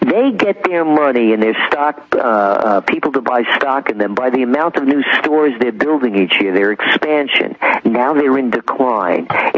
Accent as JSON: {"language": "English", "town": "Bronx", "region": "New York", "country": "United States", "tie": "born or raised there", "said": "I grew up in the Bronx."}